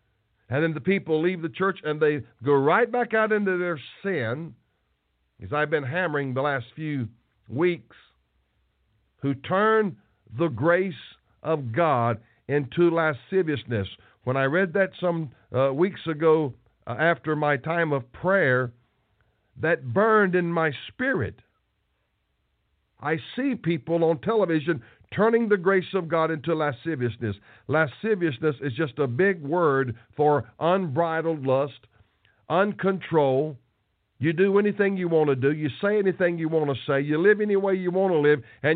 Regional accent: the South, United States; and get made fun of a lot down here because I'm from the South

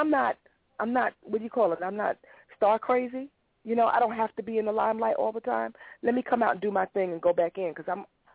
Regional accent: New York, United States; moved away; You know, I am a native New Yorker, even though I don't reside here anymore. I'm a native New Yorker, you know, and I know where my roots are

